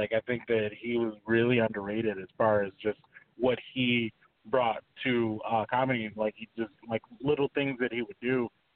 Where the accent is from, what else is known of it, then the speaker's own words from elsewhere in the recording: Detroit, Michigan, United States; just growing up in Detroit, you know, just there's such a rich boxing, you know, history